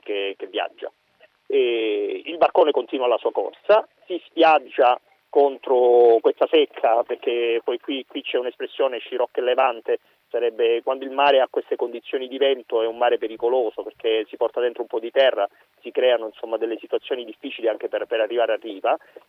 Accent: Crotone, Calabria, Italy; Io sono anche di Crotone, poi originario, un po' tipico del sud

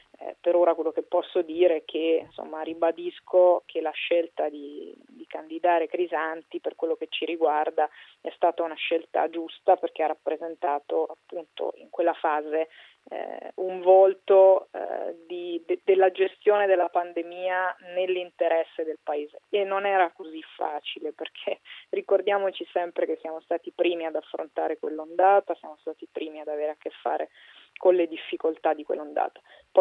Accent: Umbria, Italy; io sono umbra

